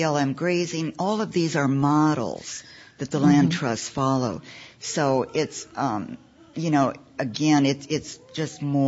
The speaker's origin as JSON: {"language": "English", "region": "Montana", "country": "United States", "moved": "yes", "said": "I'm from Montana, and my great-grandma, you know, and my family's from Montana, but we've been in California now 30, 40 years, and our condo is in Southern California"}